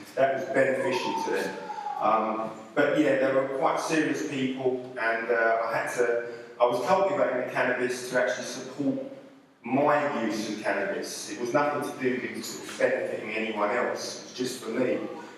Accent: London, United Kingdom; I was brought up in South London. In fact, I was born in Tooting, St George's Hospital, which I think must be quite near here, as you drive through Mitchell. I was brought up in South London, and I'm an only child

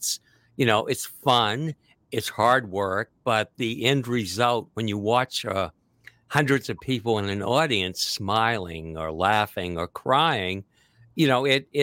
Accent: Concord, United States; Well, I grew up in Concord, which was a great place to grow up in the 50s, 60s, 70s. I started working at the Concord Theater when I was 14 in 1967 and stayed there until it closed in 94.

